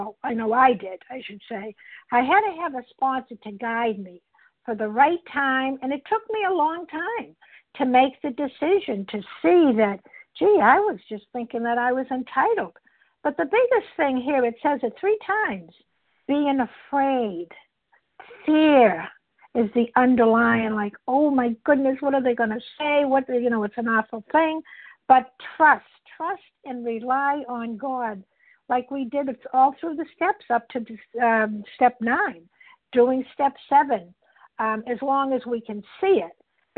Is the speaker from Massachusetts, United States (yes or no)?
yes; Massachusetts, United States; I'm from Massachusetts.